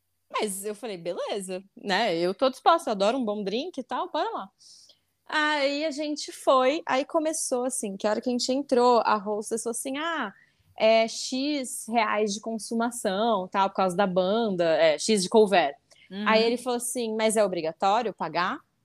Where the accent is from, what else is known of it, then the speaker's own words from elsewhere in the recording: Bauru, São Paulo, Brazil; E eu sou de Bauru, só que eu não fiz o Nesp em Bauru.